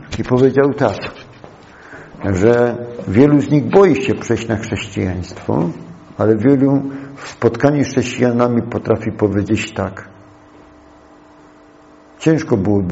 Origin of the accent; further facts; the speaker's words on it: Świętochłowice, Silesian Voivodeship, Poland; Ja pochodzę, można powiedzieć, trochę z Zamiedzy, ze Świętochłowic.